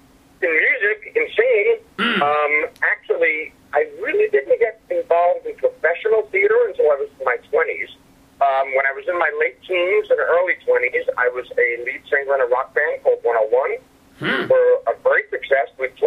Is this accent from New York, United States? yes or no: yes; New York, United States; And again, I didn't grow up in the Catskills in its heyday. I grew up in the Catskills in its way out.